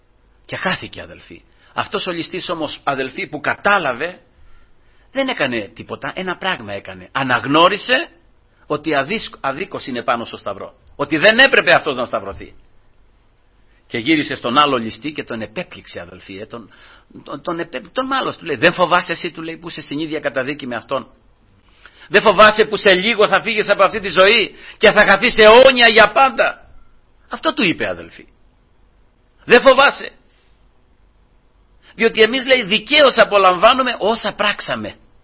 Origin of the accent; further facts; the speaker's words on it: Greece; born there; Γεννηθήκαμε στην Ελλάδα και γεννηθήκαμε μέσα σε μια χώρα που όλοι είναι Ορθόδοξοι. Και εμείς Ορθόδοξοι.